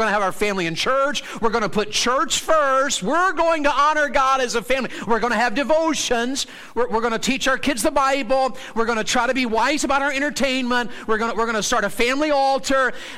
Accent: the South, United States; because I'm from the South, and went to this camp meeting

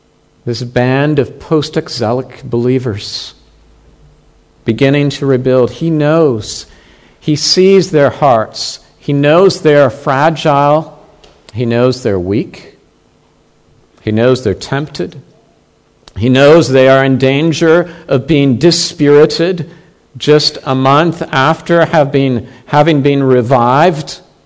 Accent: Canada; I think of my own nation where I grew up in Canada.

